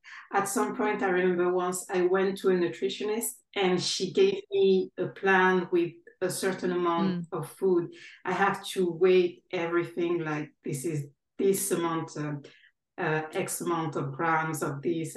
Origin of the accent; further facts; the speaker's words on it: Guadeloupe, France; English is a second language; moved away as an adult; now in Ireland; I live in Ireland. I was born in France. I'm originally from the French Caribbean, in Guadeloupe, but I moved to Ireland like 10, 11 years ago.